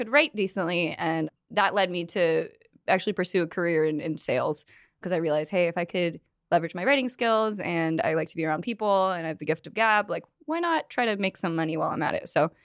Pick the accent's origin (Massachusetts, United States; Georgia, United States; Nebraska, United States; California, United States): California, United States; San Diego; also born or lived in Montana / Tennessee; Coming from California, I'm from San Diego. Montana was more mountainous. Tennessee was a little too close-minded for me.